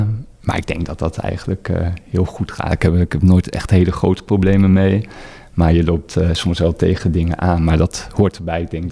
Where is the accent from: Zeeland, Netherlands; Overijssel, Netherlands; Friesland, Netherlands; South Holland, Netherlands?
Friesland, Netherlands; Vlieland; Ik ben opgegroeid op Vlieland.